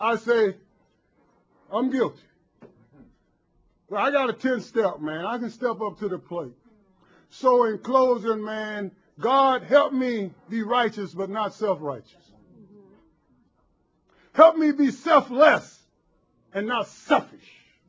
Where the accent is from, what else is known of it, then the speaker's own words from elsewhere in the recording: Florida, United States; I'm a country boy from dirt roads right outside Orlando, man.